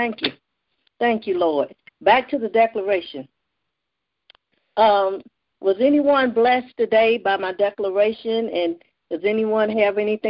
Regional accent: Louisiana, United States; It reminds me of my little country Baptist church that I was raised in Louisiana. It was the size of a shoebox.

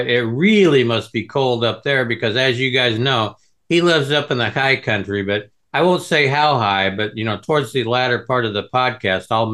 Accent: Nebraska, United States; I'm from Nebraska, but back in Nebraska, the weather guys or gals, they have it pretty hard

